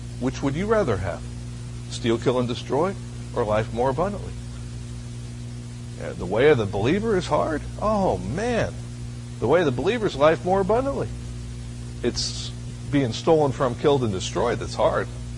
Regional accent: Northeast, United States; I was thrown into the Deep South fresh from being born and raised in the Northeast.

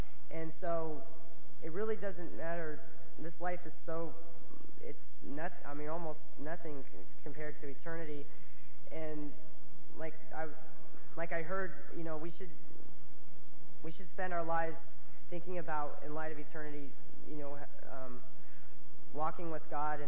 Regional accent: California, United States; I'm 19 and I'm from California.

